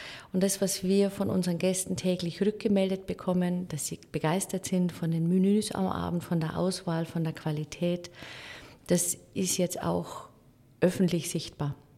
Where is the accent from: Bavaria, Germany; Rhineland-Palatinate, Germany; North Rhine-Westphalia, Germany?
Bavaria, Germany; now in Austria; Ich bin ursprünglich aus Bayern und der Liebe wegen ins Tannheimer Tal gezogen.